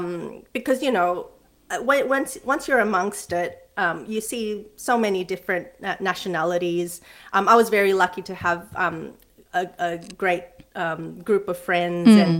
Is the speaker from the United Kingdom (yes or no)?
no; Philippines; accent: American Filipino; I guess because my accent, if you notice, it still has a bit of like an American Filipino. Growing up like that, like I'd had teachers even commenting on it